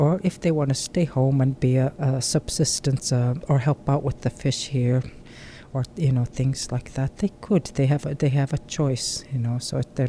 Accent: Nanwalek, Alaska, United States; I grew up in Nanwalik. I am from Nanwalik

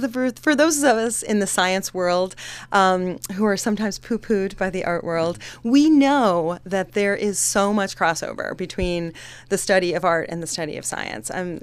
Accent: New England, United States; now in Alaska, United States; I'm originally from New England, and in New England, there's a little quad campus, college liberal arts campus, you know, in every town, practically.

